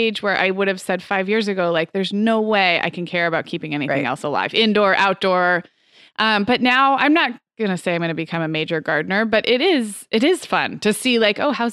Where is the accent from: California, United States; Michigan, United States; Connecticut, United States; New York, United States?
California, United States; now in Arizona, United States; I mean, growing up in California, living in Arizona, I've never lived somewhere really where I had that like metaphorical, like let's air out the mattresses